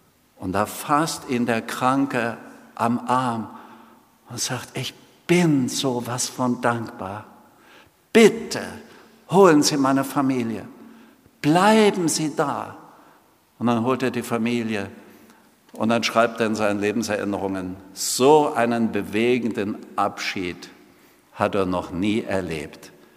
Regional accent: East Germany, Germany; Ich bin in der DDR aufgewachsen.

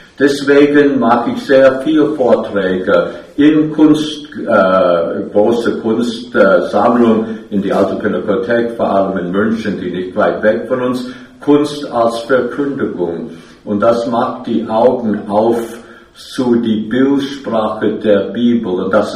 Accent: New York, United States; Und dann bin ich in die New York-Gegend erzogen worden, ja.

